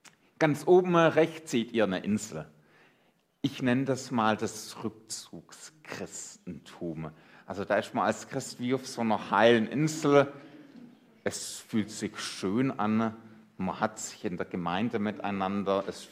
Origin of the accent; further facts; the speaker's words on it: Baden-Württemberg, Germany; Schön, dass ich als Schwabe zu euch hier im Badener Land kommen darf